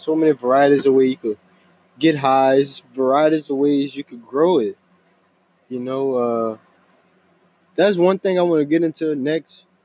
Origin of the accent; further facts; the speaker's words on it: Louisiana, United States; being from the South, you know, they're much harsher on weed. We're especially from Louisiana. Louisiana has been known to be the last state to legalize anything.